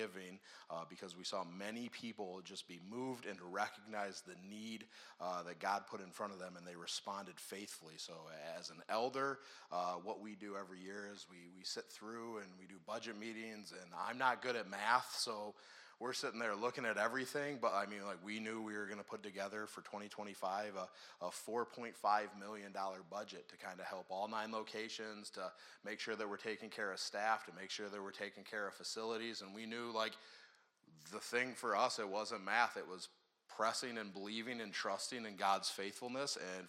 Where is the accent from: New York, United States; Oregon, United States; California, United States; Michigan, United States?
Michigan, United States; Milford; So since I grew up in the Milford area, whenever I start driving down